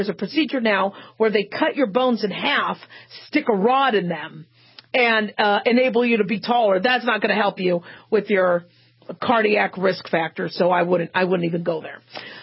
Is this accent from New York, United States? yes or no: yes; New York, United States; I don't know if I can speak New York. I'm a New Yorker.